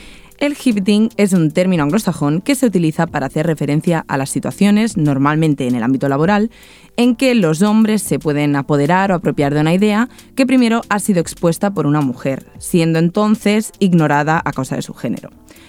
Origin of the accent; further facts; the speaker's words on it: Barcelona, Catalonia, Spain; tengo 20 años y soy de aquí, de Barcelona.